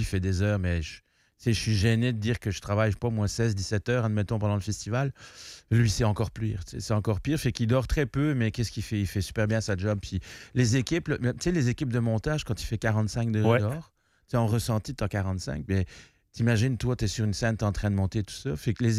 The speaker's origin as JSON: {"language": "French", "country": "Belgium", "said": "Puis moi, je viens de Belgique"}